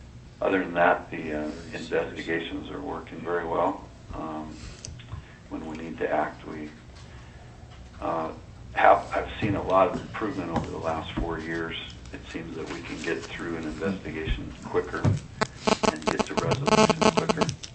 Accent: Ketchikan, Alaska, United States; I'm a dentist from Ketchikan. I've been practicing since 1985 back home in Alaska

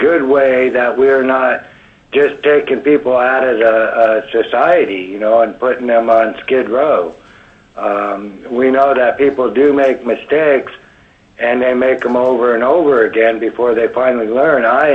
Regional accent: Fairbanks, Alaska, United States; Through the chair … I am from Fairbanks, actually.

